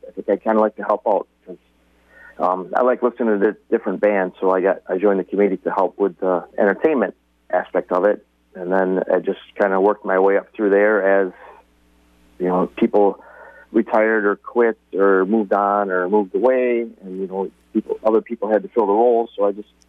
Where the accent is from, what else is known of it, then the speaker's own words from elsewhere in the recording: Columbus, United States; I grew up here in Columbus, and I've always went to the festival and parade and watched the fireworks.